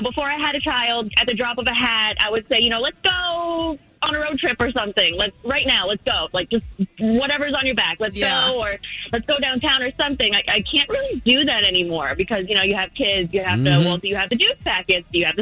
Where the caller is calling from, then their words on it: Winter Park, Florida, United States; calling from Winter Park.